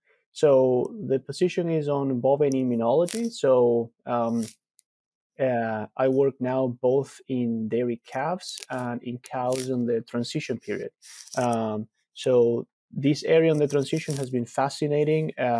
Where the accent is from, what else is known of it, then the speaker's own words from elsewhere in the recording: Argentina; moved away as an adult; now in United States; I'm originally from Argentina, as we were discussing before starting recording. And I studied there. I did my undergrad there. And then I moved to the U.S.